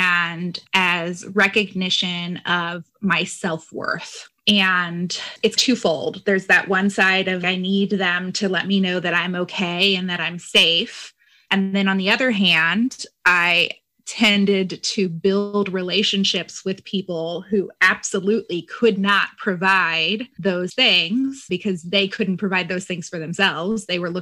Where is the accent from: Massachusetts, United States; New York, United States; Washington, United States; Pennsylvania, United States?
Pennsylvania, United States; Philadelphia; from Philadelphia, Pennsylvania.